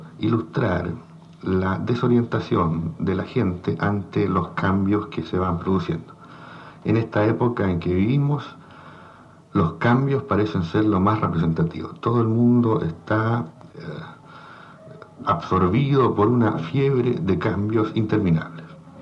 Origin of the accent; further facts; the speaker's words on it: Viña del Mar, Valparaíso, Chile; also born or lived in Ottone, Italy; Yo nací en Ottone, Italia, provincia de Plasencia, el 29 de mayo de 1934. En 1935 llegué a Chile con mis padres como emigrante y desde entonces resido en Valparaíso. Más exactamente en esa parte de Valparaíso que llamamos Viña del Mar.